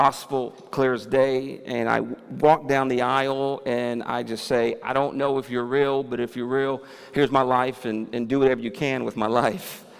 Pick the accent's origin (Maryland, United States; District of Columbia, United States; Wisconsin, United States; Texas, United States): Texas, United States; Houston; And I'm from Houston, Texas, and I got saved after a suicide attempt. My father is from Mexico.